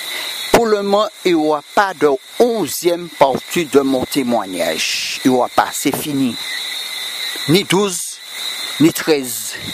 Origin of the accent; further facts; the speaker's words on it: Martinique; je viens de la Martinique